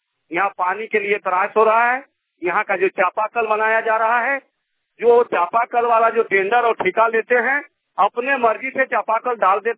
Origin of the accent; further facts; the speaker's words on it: Deoghara, India; देवघरा के रहने वाला हूँ मैं